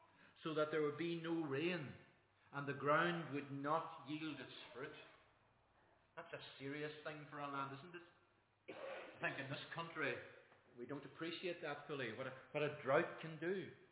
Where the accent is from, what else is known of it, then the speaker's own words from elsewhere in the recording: Ulster, Ireland; growing up in Donegal, I was used to rain. Donegal is a rather wet place, probably even wetter than the Nevada.